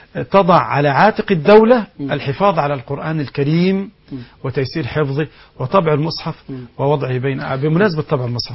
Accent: Egypt; عندنا في مصر المدارس تنقسم إلى قسمين, مدارس علمانية ومدارس أزهر الشريف.

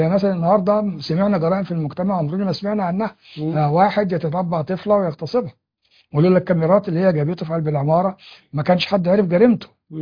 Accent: Egypt; هو الحمد لله ان احنا بلدنا مصر بفضل الله فيها علماء وعلماء اكابر

